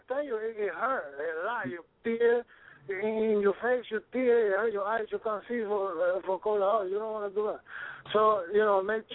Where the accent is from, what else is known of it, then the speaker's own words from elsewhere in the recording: Bronx, New York, United States; also born or lived in Cuba; No, I live in the Bronx. I grew in the Bronx. I'm originally from Cuba.